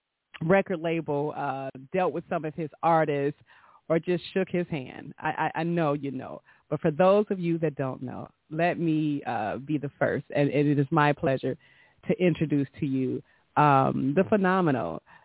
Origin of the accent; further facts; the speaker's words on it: Detroit, Michigan, United States; I'm from Detroit.